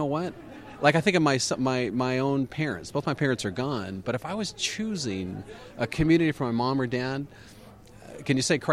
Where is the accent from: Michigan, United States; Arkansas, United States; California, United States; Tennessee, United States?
California, United States; I grew up in the Silicon Valley world